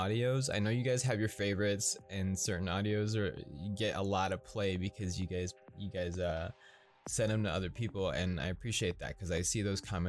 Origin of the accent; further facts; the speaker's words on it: Midwest, United States; Somebody did say that they heard Midwest. I am from the Midwest.